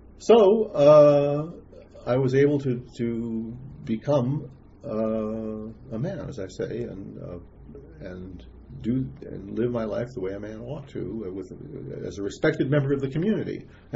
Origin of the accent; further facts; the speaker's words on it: British Columbia, Canada; I couldn't be a Canadian because A, I'm American, B, I identify as gay, C, I'm from British Columbia, which is suspect even for Canadians.